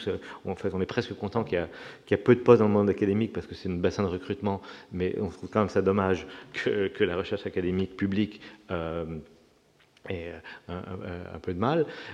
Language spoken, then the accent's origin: French; Canada; moi je viens du Canada, et au Canada, l'industrie forestière est très importante